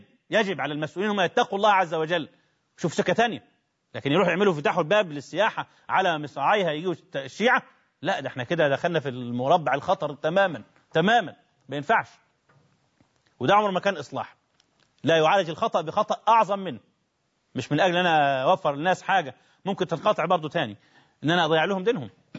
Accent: Egypt; ولا عايزين مش طمعين في كاسين خمر عندنا في مصر

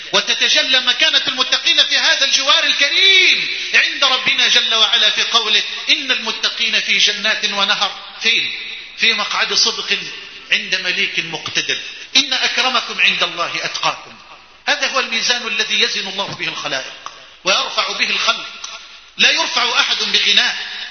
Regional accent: Egypt

